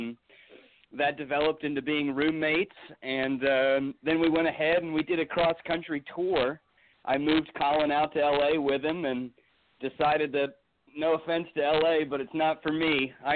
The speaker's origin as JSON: {"language": "English", "region": "Virginia", "country": "United States", "tie": "born or raised there", "also_born_or_lived": "Ohio", "lives_now": "New York, United States", "said": "So I started just as a little twinkle in my mom and dad's eye in Ohio. Came down to Virginia. So I grew up in southeastern Virginia near Virginia Beach."}